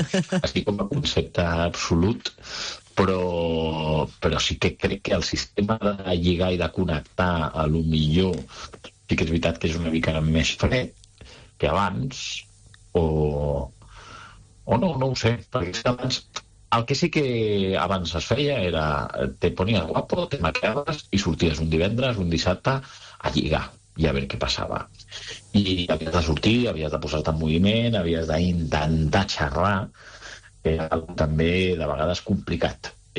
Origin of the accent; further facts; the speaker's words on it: Catalonia, Spain; Jo sóc català, vaig créixer amb TV3